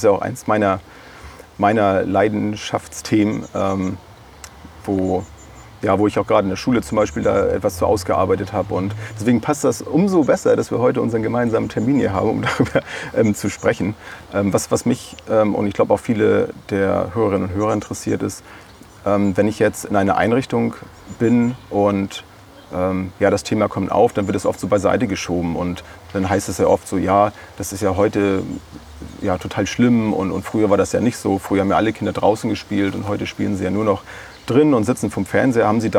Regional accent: Bad Segeberg, Schleswig-Holstein, Germany; Und zwar bin ich in Bad Segeberg in meiner Heimatstadt unterwegs

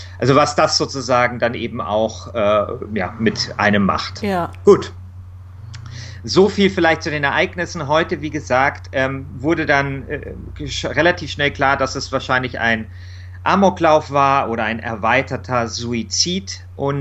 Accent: Munich, Bavaria, Germany; Ich bin dort in Mosach groß geworden. Das ist so ein, ja, Arbeiterviertel, ein bisschen so im Münchner Norden.

